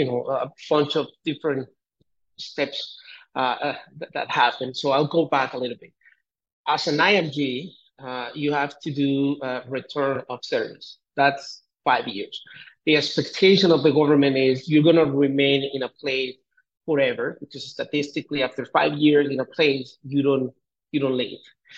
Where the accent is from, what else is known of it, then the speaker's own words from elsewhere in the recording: Colombia; I'm originally from Colombia, and I did my med school. I'm from a very small town here in Colombia. I went to Bogota, did my high school there.